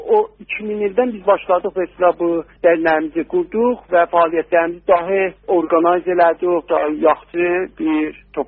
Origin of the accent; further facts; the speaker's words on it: Tabriz, East Azerbaijan, Iran; now in Australia; Mən Təbrizdən gəlmişəm.